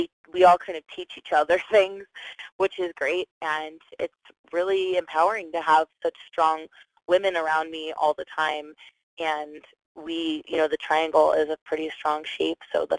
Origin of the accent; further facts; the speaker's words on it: Atlanta, Georgia, United States; We met on an airplane going from Denver to Atlanta because I'm actually originally from Atlanta.